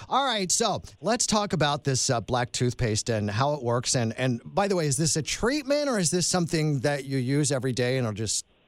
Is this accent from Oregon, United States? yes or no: no; York, Pennsylvania, United States; I'm from York, Pennsylvania, so we could never make up our minds whether we were Steelers or Eagles.